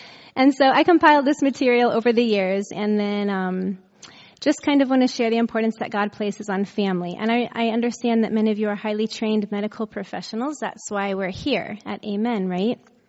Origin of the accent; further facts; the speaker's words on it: Florida, United States; So a little bit more about myself. I grew up in Florida, went to Southern Adventist University, studied religious studies and biology, moved on from there and went to Loma Linda.